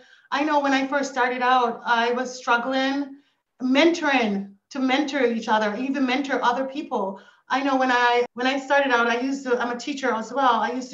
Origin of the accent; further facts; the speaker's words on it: Jamaica; because I'm from Jamaica, and my recipes are from my great-great-grandmother.